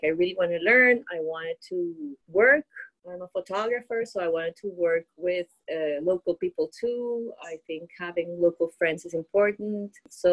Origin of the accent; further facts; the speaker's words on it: Bogotá, Bogotá Capital District, Colombia; moved away as an adult; also born or lived in New York City / Washington, D.C. / Managua; So I'm Colombian. I grew up in Bogota all my life until I was 25. Then I've been around the world.